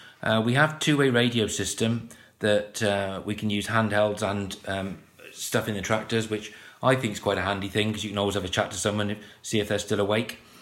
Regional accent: West Midlands, United Kingdom; I'm from Herefordshire and I'm the monitor farmer for the AHTB. I live on a mixed farm historically.

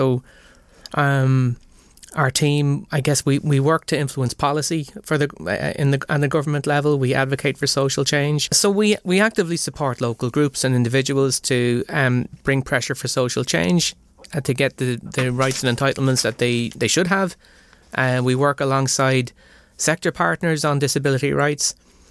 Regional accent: Dublin, Leinster, Ireland; now in Belfast, United Kingdom; As you can hear from my accent, I'm from Dublin.

